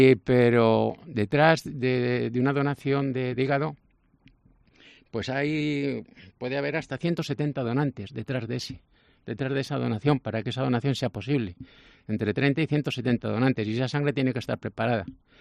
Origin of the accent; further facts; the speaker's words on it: Cojeces del Monte, Castile and León, Spain; born there; Bueno, yo nací en Cojeces del Monte.